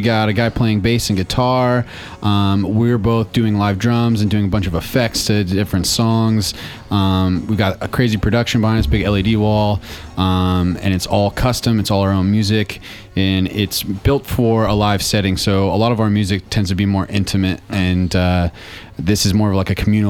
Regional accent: Seattle, Washington, United States; And it kind of feels like the most, since we're from Seattle, it's like the most Northwest album we've ever done.

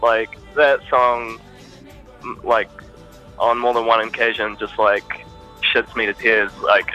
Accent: Panmure, Auckland, New Zealand; the times I spent growing up in Panmure and GI

